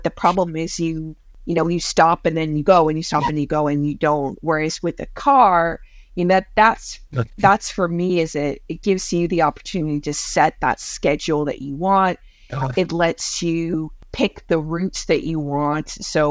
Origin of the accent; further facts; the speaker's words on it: Canada; So as you know, I'm the Canadian in the group.